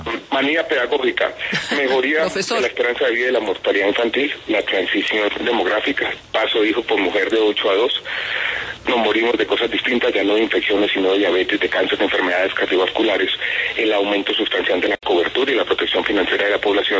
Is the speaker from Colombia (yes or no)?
yes; Medellín, Antioquia, Colombia; cuando yo crecí en Medellín, y usted era un adolescente por allá